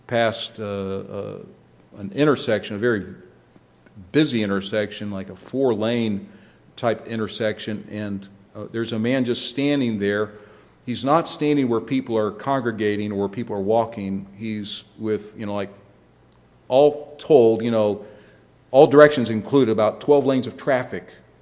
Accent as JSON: {"language": "English", "town": "Canton", "region": "Ohio", "country": "United States", "tie": "born or raised there", "said": "in my hometown of Canton, Ohio"}